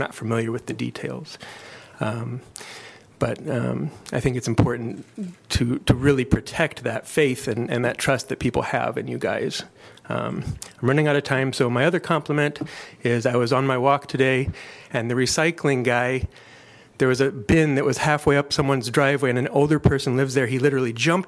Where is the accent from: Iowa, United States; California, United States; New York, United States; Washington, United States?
Iowa, United States; Iowa City; I'm from Iowa City.